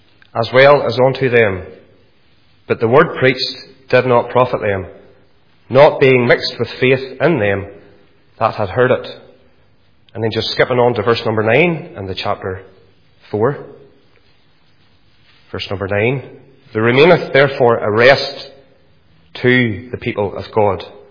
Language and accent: English; Randallstown, Northern Ireland, United Kingdom; As a young boy, I was brought up in Randallstown Free Presbyterian Church. I went along with my granny and granda for years.